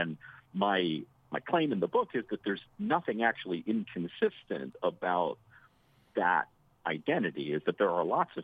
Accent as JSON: {"language": "English", "region": "Pennsylvania", "country": "United States", "tie": "born or raised there", "said": "So I grew up in Indiana County in western Pennsylvania, which is a county shaped exactly like the state of Indiana."}